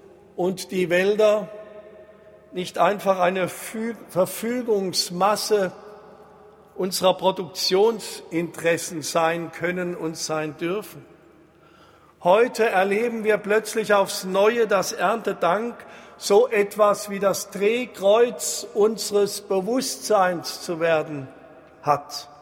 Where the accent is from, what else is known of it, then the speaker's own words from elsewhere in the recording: Darmstadt, Hesse, Germany; 1968, vor 51 Jahren, wurde ich in meiner Heimatstadt Darmstadt konfirmiert.